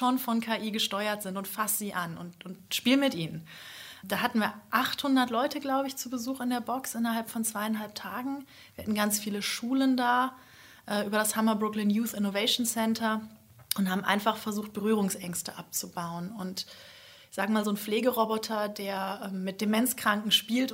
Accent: Essen, North Rhine-Westphalia, Germany; Ruhrpottkind.

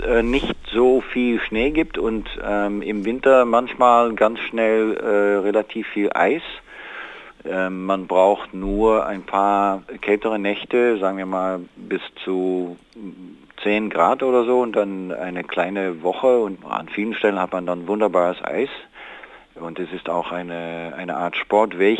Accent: Netherlands; Das verstehen wir als Holländer eigentlich kaum.

